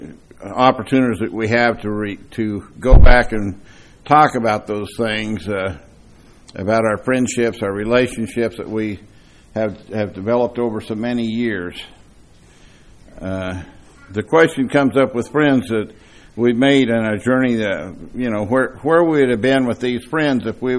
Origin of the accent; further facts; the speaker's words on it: Denver, Colorado, United States; also born or lived in Kansas; I grew up in Denver. I don't know if people know. I was born in Kansas, raised in Denver.